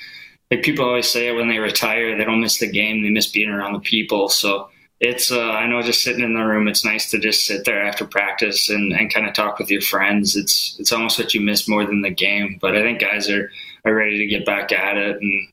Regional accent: Imperial, Saskatchewan, Canada; Yeah, Imperial is my home for sure. Always has, always will be. But I was born in Saskatoon, so I think that's where most people go off of. But no, Imperial's home.

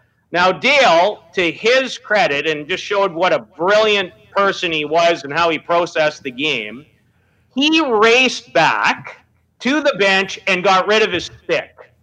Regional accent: Saskatoon, Saskatchewan, Canada; To think of how I disliked him growing up in Saskatoon and then getting to see, here it is again.

